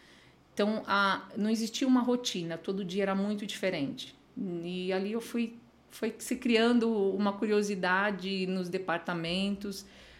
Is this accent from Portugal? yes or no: no; Osasco, São Paulo, Brazil; born there; Nasci em Osasco e moro em Osasco. Já morei em outros lugares, mas sou moradora de Osasco.